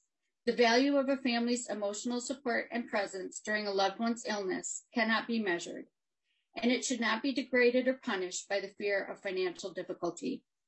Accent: Rochester, Minnesota, United States; I'm here from Rochester

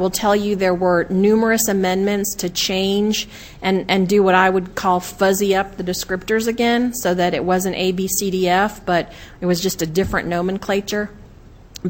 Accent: Pine Hills, Florida, United States; I grew up in Central Florida in an area called Pine Hills, one of the most poor, high-crime communities.

